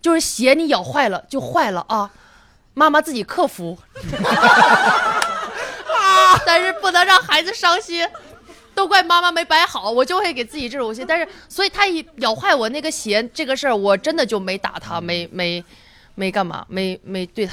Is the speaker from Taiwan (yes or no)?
no; Northeast China, China; 我东北人嘛，老吃烤串什么的